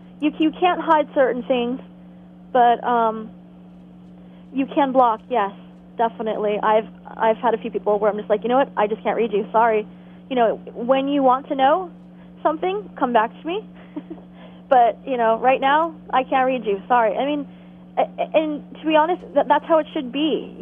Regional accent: United States; It's really tarot, but I say tarot. I'm American.

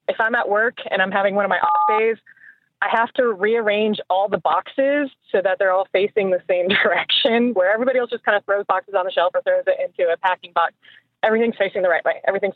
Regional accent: Ireland; I'm Irish, so if I didn't have bad luck, I wouldn't have any luck at all.

